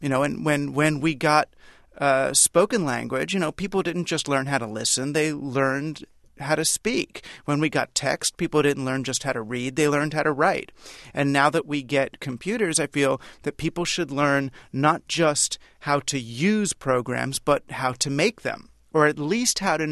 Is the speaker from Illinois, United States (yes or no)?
no; New York City, New York, United States; I grew up in New York City